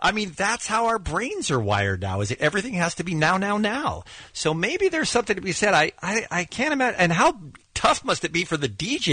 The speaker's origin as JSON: {"language": "English", "region": "California", "country": "United States", "tie": "born or raised there", "said": "I grew up in Orange County. I lived there for 16 years."}